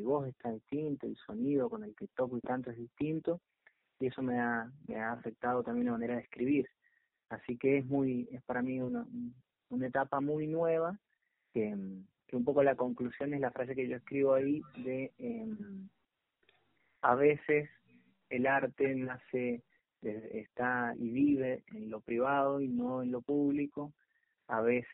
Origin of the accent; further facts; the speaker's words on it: San Carlos, Mendoza, Argentina; allá en mi pueblo. Yo soy de San Carlos, de provincia de Mendoza